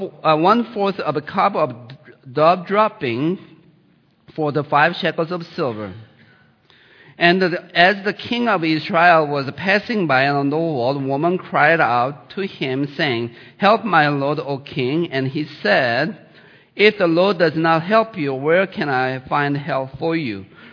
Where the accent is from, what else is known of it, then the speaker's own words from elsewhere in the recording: Sweden; moved away as an adult; now in United States; Many of you know that, already know that I immigrated from Sweden, May 16th. 1981.